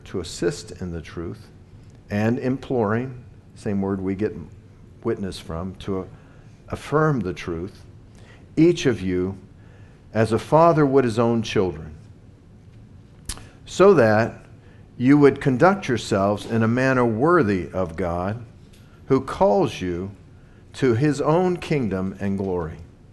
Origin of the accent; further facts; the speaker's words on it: the South, United States; I remember, you know, I was in the South, born and raised in the South, and stupidly, we used to think that Catholics were just, you know, the worst.